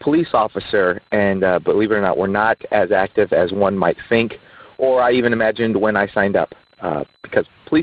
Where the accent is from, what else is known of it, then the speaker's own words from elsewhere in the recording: Texas, United States; Hey, Ben and Brock. … from South Texas